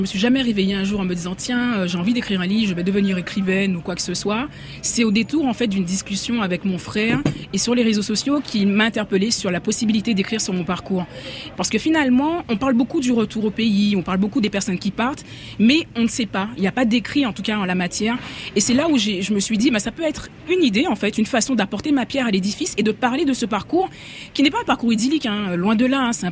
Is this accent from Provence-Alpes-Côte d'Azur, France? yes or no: no; Montfermeil, Île-de-France, France; born there; Donc, je suis née à Montfermeil.